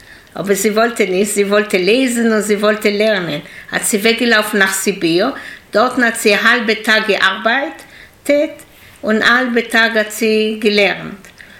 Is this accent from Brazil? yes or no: no; Israel; German is a second language; moved away as an adult; now in Germany; Ich bin in Israel geboren, ganzes Leben war ich in Israel und dann habe ich meinen Mann getroffen in Israel und geheiratet, Chassene gehabt und nach Deutschland gekommen. Wir sind jetzt 37 Jahre bin ich in Deutschland.